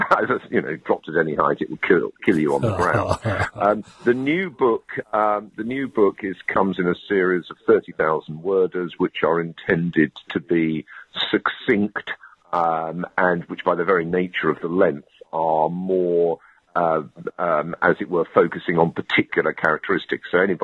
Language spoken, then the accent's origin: English; London, United Kingdom; I grew up in London.